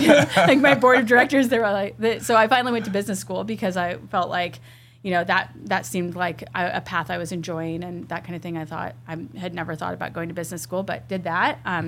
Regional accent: Lincoln, Nebraska, United States; also born or lived in Washington DC / Austin; I'm from Lincoln, yeah.

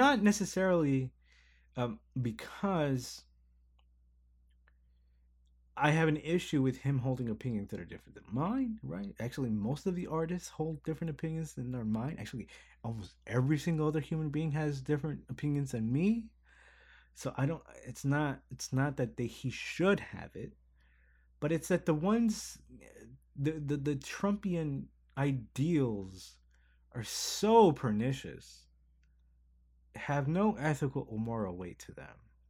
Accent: Chicago, Illinois, United States; Mostly because, you know, we have a sort of similar background. We're both from Chicago.

